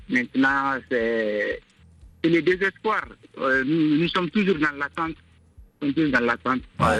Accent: Gao, Mali; je suis de Gao, je suis à Gao actuellement. Je suis étudiant à Bamako, je suis venu pour les vacances à Gao.

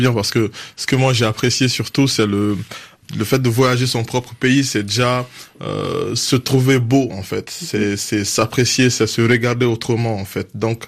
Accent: Mali; Moi j'ai commencé par mon pays d'origine malgré moi en fait, parce que quand j'étais petit au Mali

